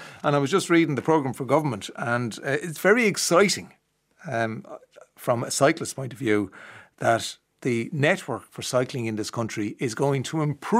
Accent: Leinster, Ireland; I'm from Kildare.

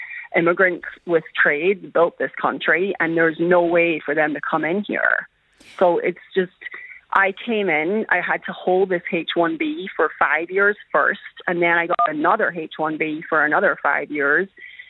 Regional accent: Ulster, Ireland; now in United States; Yeah, I'm from Donegal originally.

